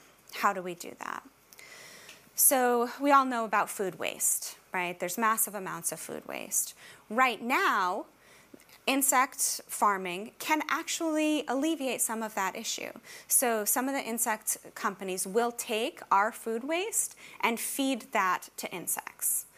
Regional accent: United States; So I'm obviously from the United States.

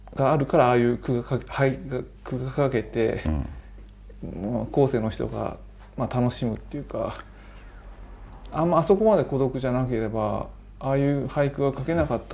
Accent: Kagawa, Japan; also born or lived in Mishima / Hiroshima / Tokyo / Sendai; 僕自身は静岡で生まれたんですよ、三島ってとこで。で育ったのが四国の香川県ってとこ育って、で大学広島で、東京で5年間働いて、仙台青森ってこう転々としてるんですけど、

